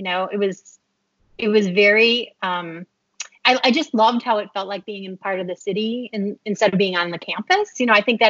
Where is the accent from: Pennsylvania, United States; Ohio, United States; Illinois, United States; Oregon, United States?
Illinois, United States; Waukegan; I'm a Chicagoland native. I grew up in Waukegan. Went to Waukegan East High School. Go Bulldogs.